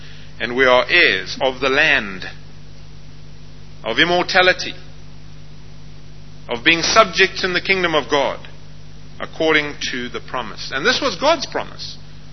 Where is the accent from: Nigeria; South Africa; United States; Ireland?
South Africa; Well, you see, I come from South Africa. We don't play baseball down there.